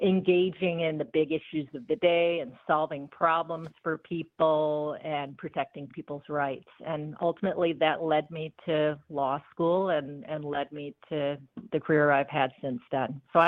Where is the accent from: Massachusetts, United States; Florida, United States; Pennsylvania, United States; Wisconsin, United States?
Wisconsin, United States; Chippewa Falls; I grew up in Chippewa Falls in western Wisconsin, one of four kids.